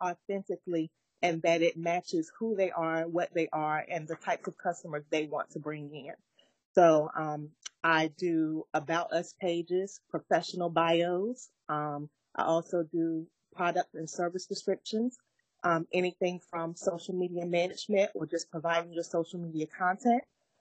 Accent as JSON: {"language": "English", "town": "Rocky Mount", "region": "North Carolina", "country": "United States", "lives_now": "Raleigh, United States", "said": "As you mentioned … I am from Rocky Mount, North Carolina. I currently reside in Raleigh."}